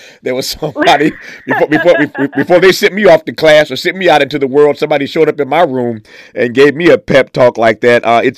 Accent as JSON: {"language": "English", "region": "Mississippi", "country": "United States", "tie": "born there", "said": "I was born in Mississippi. Right. So I know that state rather well."}